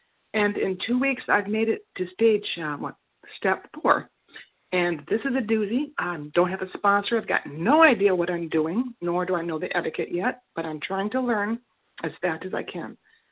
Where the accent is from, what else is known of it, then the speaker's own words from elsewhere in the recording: Arkansas, United States; I am an overeater from Arkansas, and please forgive my lack of etiquette.